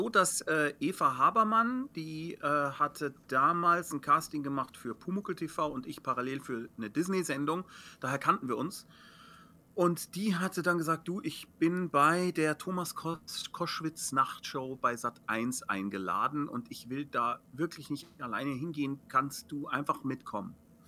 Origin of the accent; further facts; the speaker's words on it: Germany; Klar, als Deutscher muss man ja immer auch das Leid mit kommunizieren.